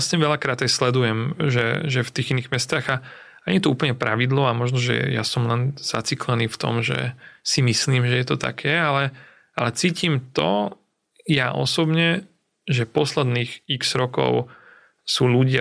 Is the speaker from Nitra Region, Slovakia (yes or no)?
no; Bratislava, Bratislava Region, Slovakia; začínali sme byť hrdí na to, že sme Bratislavčania.